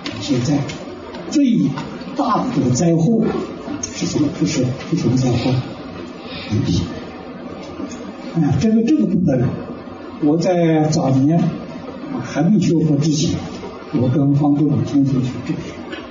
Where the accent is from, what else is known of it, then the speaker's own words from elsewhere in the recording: Guangzhou, Guangdong, China; now in Tainan, Taiwan; 我在60年前从广州来到台湾，从高雄呢啊登陆，下了船之后就到台南，我住在市地文化，对，离火车站很近的